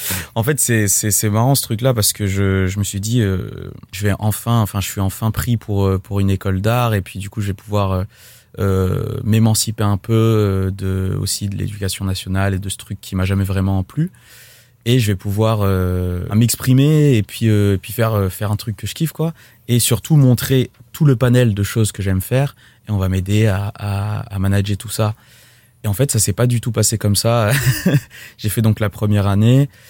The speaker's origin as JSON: {"language": "French", "region": "French Guiana", "country": "France", "tie": "born there", "also_born_or_lived": "Nîmes / Île-de-France", "said": "Je suis né en Guyane. Après, je suis pas resté très longtemps"}